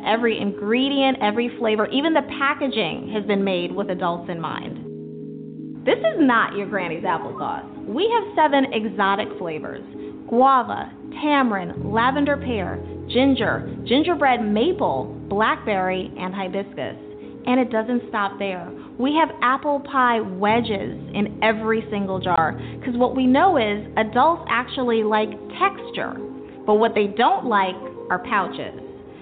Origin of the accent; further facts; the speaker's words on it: Bahamas; now in United States; I'm a girl from the Bahamas living the American dream as a global head of HR for a Fortune 500 company.